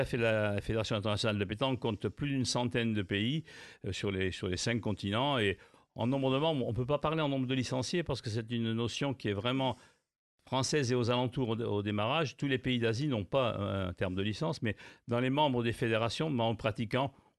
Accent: Perpignan, Occitanie, France; comme je suis de Perpignan

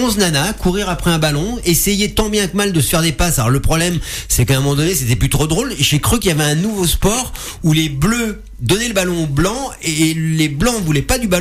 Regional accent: France; Alors, je suis français, je suis très fier.

